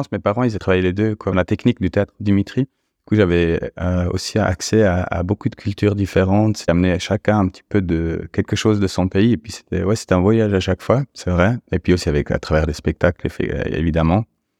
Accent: Ticino, Switzerland; moi, j'ai grandi au Tessin, dans les Alpes tessinoises, dans cette petite vallée très sauvage, la vallée d'Ansernone.

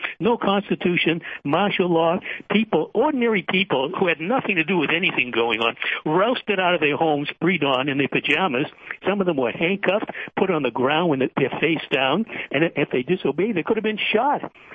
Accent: Boston, Massachusetts, United States; Well, I grew up in Boston. I know exactly where this incident took place.

